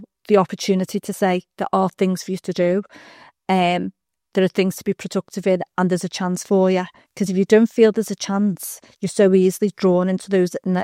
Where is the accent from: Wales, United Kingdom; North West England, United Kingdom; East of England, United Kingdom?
North West England, United Kingdom; Liverpool; born or raised there